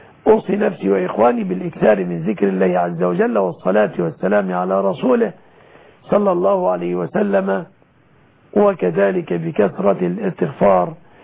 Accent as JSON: {"language": "Arabic", "country": "Egypt", "said": "أسأل الله أن يحفظ بلادنا مصر"}